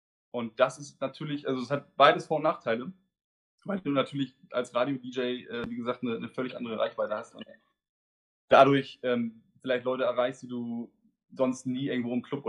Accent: Geesthacht, Schleswig-Holstein, Germany; also born or lived in Hamburg; now in Berlin, Germany; Ich komme gebürtig aus Hamburg und bin im Randgebiet groß geworden, nordöstlich in Geesthacht. Und jetzt lebe ich seit 2015 in Berlin

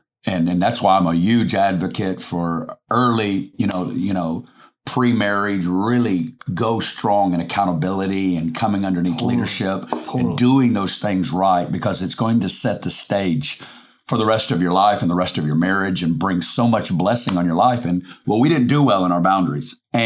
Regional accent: Arkansas, United States; I didn't know anything. I'm a kid from Arkansas.

